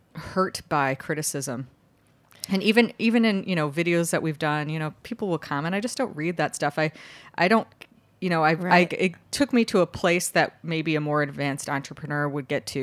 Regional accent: Chicago, Illinois, United States; So I grew up in Chicago.

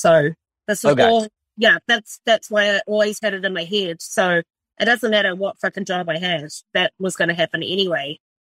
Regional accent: New Zealand; I'm from rural New Zealand, so I grew up in New Zealand.

